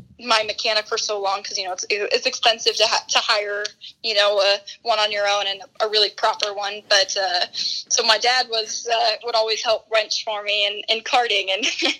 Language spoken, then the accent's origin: English; Colorado, United States; obviously I'm from Colorado, so growing up, you know, doing a lot of outdoor activities